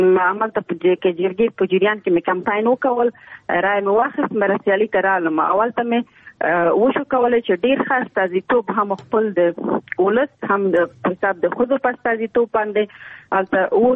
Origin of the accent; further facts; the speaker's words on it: Nangarhar, Afghanistan; مونږ دواړه د ننګرهار یو